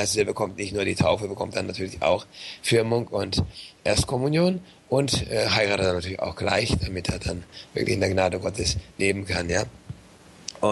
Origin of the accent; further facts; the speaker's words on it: Germany; moved away; ich bin ja aus Deutschland, stamme aus Deutschland, Diözese Mainz